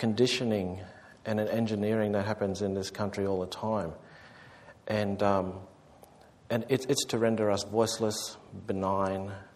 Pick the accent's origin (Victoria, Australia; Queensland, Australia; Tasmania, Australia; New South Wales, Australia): Queensland, Australia; I grew up in North Queensland, and I and this it's a common story. I didn't grow up speaking language or anything